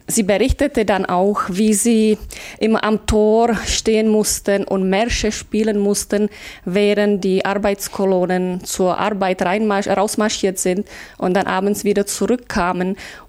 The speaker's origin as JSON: {"language": "German", "town": "Polička", "region": "Pardubice Region", "country": "Czechia", "second_language": "German", "said": "Ja, also ich komme aus Tschechien, aus einer kleinen Stadt Polička. Polička liegt in Ostböhmen und ist durch den Komponisten Bohuslav Martinů bekannt."}